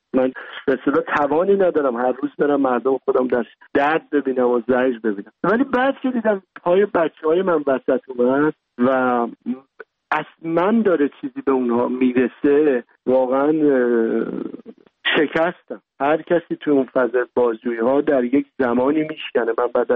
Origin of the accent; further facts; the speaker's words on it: Iran; moved away; خودم یه فرزند دردمند رها شده از ایرانم